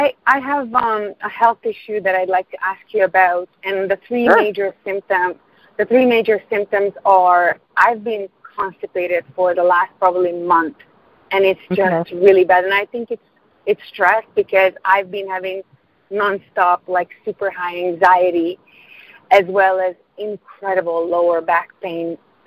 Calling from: Toronto, Ontario, Canada; I am actually in Toronto as well.

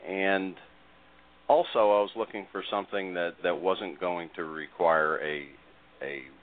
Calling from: Riverview, Florida, United States; I live in the Tampa Bay area, a small town in the suburbs of Tampa, Riverview, Florida.

